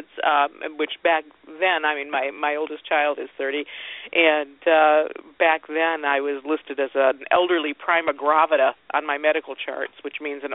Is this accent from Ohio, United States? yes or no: yes; Ohio, United States; I grew up in Ohio. Come on.